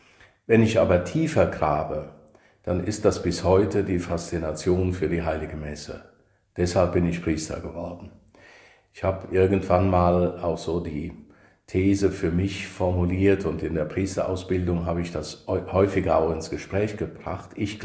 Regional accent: Niederfischbach, Rhineland-Palatinate, Germany; also born or lived in Kirchen; Also in Kirchen bin ich geboren, weil dort das Krankenhaus war, aufgewachsen in Niederfischbach

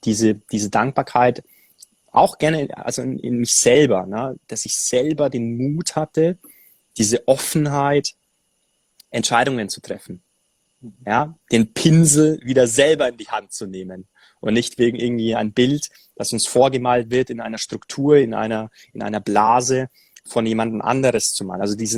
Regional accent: Bavaria, Germany; Also ich bin aufgewachsen im Allgäu

